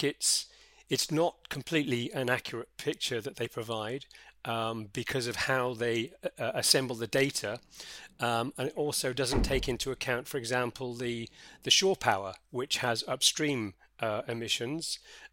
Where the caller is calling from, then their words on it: Monaco; I'm joining you from sunny Monaco